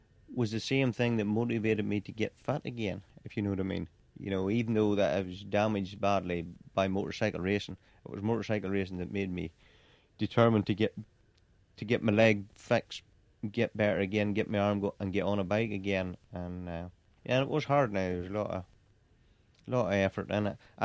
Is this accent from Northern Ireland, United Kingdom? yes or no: yes; Northern Ireland, United Kingdom; I come from North Antrim.